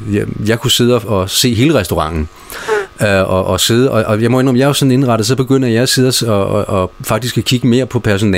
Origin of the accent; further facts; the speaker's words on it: Sabro, Central Denmark Region, Denmark; Altså nu er vi fra Sabro lidt længere ude